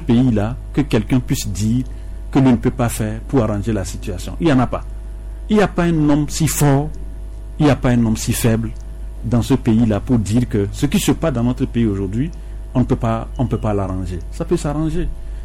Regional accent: Togo; Essayons, en tant que Togolais que nous sommes, si nous pouvons combattre

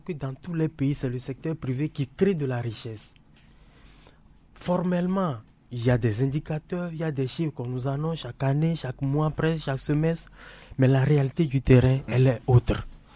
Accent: Togo; ça fait quand même mal en tant que Togolais d'entendre qu'au Bénin, au Burkina, c'est pas de la comparaison, mais c'est des faits

